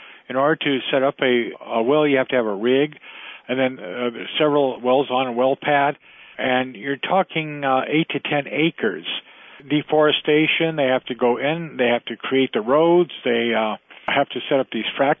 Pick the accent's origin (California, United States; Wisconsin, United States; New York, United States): California, United States; you know, I'm a Californian, and I used to think, you know, well, it's up in the Pacific Northwest and in Canada.